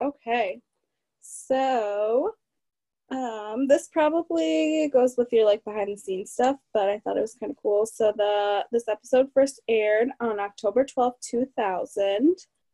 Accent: Midwest, United States; But I guess that's us like growing up in the Midwest in little towns. We're used to like little towns being really little.

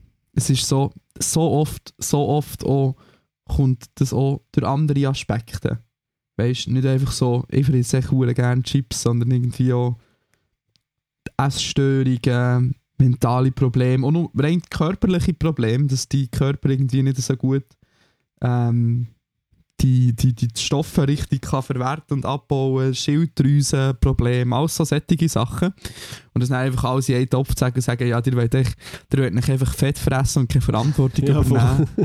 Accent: Switzerland; now in Germany; Voll, ich als Schweizer dachte, ja, fuck, ich muss die J-Tabletten holen.

